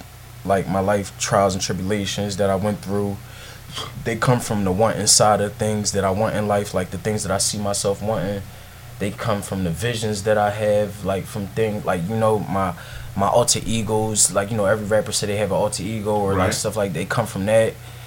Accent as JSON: {"language": "English", "town": "Philadelphia", "region": "Pennsylvania", "country": "United States", "tie": "born or raised there", "said": "I'm from Kensington, Allegheny. Like, I mean, I grew up."}